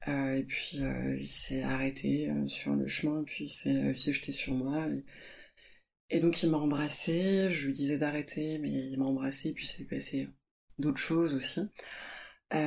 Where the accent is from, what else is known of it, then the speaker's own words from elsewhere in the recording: Paris, Île-de-France, France; à 15 ans, j'avais pas le droit de sortir de chez moi à Paris pour, oui, encore une fois, enfin, aller sortir la poubelle ou acheter une baguette